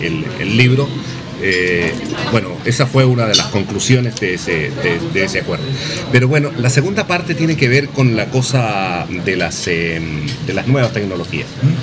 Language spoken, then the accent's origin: Spanish; Copiapó, Atacama, Chile; also born or lived in Inca de Oro; Yo vengo de Inca de Oro, que es el pueblito donde nací, me crié en Copiapó.